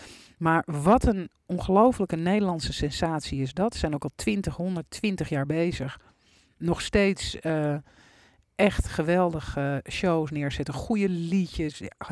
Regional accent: Netherlands; En wij als Nederlanders kennen dat helemaal niet.

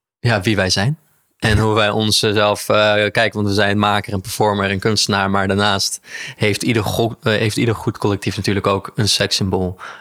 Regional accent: Utrecht, Netherlands; ik kom zelf uit Utrecht, maar voor de rest komen we allemaal uit Tilburg en iemand uit Maastricht.

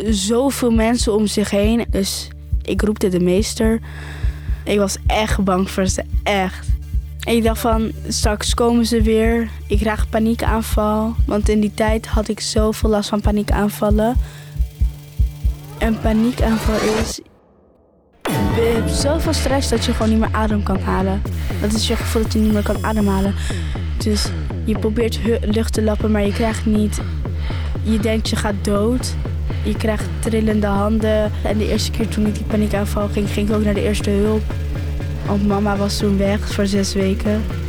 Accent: Netherlands; also born or lived in Morocco; Ik ben gewoon Marokkaans en Nederlands.

